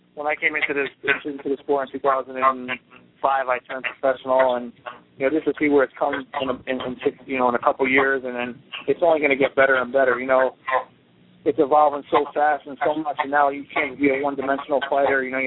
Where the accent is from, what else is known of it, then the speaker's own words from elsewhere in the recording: Paterson, New Jersey, United States; Growing up, I didn't have a lot, and I'm from Paterson, New Jersey, so kind of a tough city.